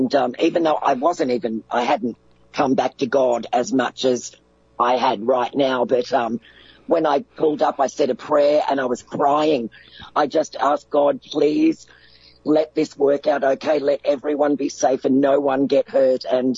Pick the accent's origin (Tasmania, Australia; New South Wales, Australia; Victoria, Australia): Victoria, Australia; Melbourne; I was born in Melbourne in March in 1963. I'm 58 years old, nearly 59. I went to a Catholic school